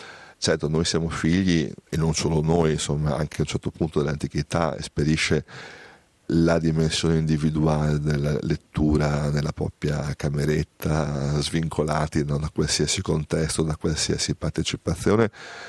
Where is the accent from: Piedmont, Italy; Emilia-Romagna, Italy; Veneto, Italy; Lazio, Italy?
Veneto, Italy; Padova; Io che per esempio così vengo da Padova, dal Veneto